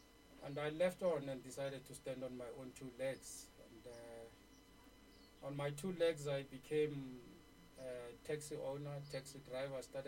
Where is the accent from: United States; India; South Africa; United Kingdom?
South Africa; Winterfeld; I was born in Makau, the outskirts of Harankua, but I grew up in Winterfeld in the Ten Morgans. I did my primary and higher education in Winterfeld.